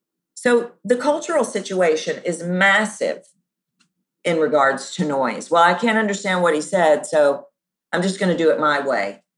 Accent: the South, United States; growing up in the South, certainly in my family, it was like, oh, they're so rude.

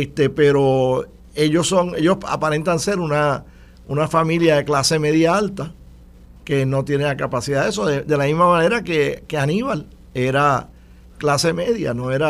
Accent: London, United Kingdom; aparentemente está en mi ciudad natal de Londres

